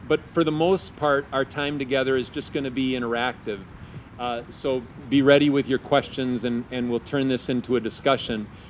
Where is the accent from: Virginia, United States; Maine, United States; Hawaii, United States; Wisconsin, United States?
Wisconsin, United States; Scott Walker won my hometown with 90% of the vote. That area is redder than Waukesha by a considerable margin. But when I was growing up, the area sent Democrats to the Capitol to represent the area.